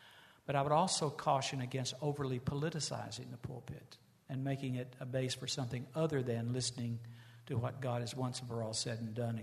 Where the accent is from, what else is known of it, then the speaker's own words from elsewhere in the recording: the South, United States; again, I'm a Southerner.